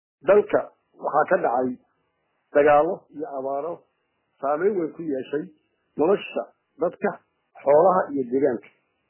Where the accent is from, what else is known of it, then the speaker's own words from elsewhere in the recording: Buuhoodle, Togdheer, Somalia; born there; also born or lived in Galkayo; anigu waxaan ku dhashay magaalada Buuhoodle. waxaan waxbarashadaydii dugsiga hoose ka bilaabay magaalada la yihahdo Xagalan.